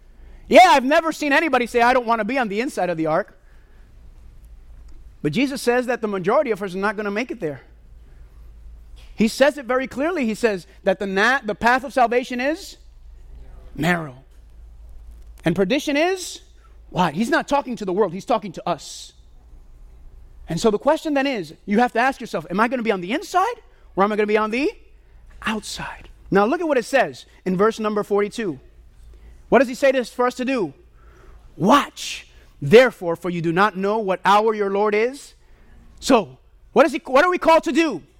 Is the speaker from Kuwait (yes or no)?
no; Puerto Rico; Because I'm from Puerto Rico. And Puerto Rico is an island.